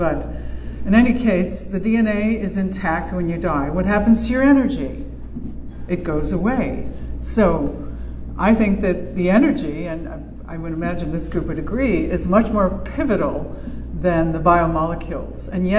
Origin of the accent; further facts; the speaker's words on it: Chicago, Illinois, United States; moved away; Chicago is my hometown, although I left 40-something years ago and lived on both coasts since.